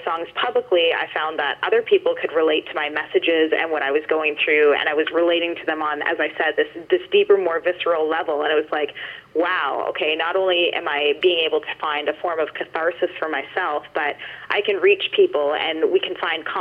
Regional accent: London, Ontario, Canada; I am a born and raised Forest City dweller. I grew up in the mean streets, not really. I grew up in the West End in Byron, which is just near the outskirts where Kamoka and Mount Bridges and Delaware, all those little surrounding towns are.

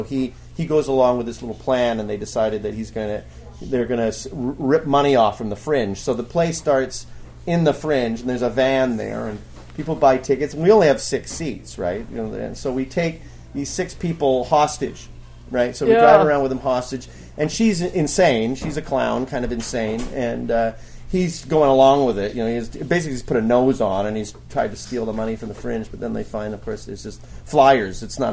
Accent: Calgary, Alberta, Canada; because I'm from Calgary, Alberta.

